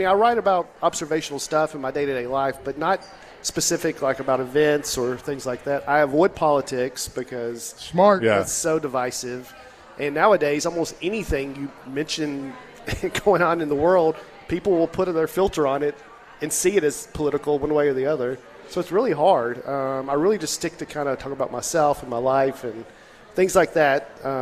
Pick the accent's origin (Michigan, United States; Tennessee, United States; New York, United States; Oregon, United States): Tennessee, United States; Nashville; And yeah, I grew up here in Nashville